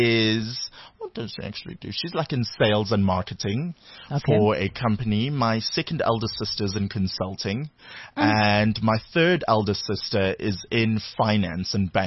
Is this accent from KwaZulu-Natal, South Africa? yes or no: yes; Durban, KwaZulu-Natal, South Africa; So we grew up calling my father tata, even though growing up in Durban